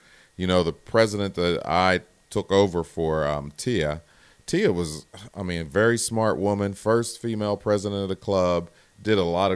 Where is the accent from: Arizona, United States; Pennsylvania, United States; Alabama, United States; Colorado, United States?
Pennsylvania, United States; North Braddock; Well, born and raised in North Braddock. So as I raised my children in Woodland Hills School District